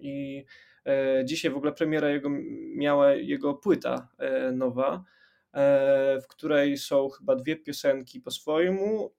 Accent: Bielsk Podlaski, Podlaskie Voivodeship, Poland; O, widzisz, tamta z Bielska, ja też jestem z Bielska

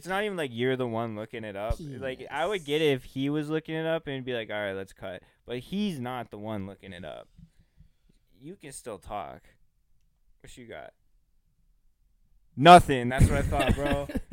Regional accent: Scotland, United Kingdom; Because I'm coming into the middle ground as a Scot, and it just, I don't look like any of them

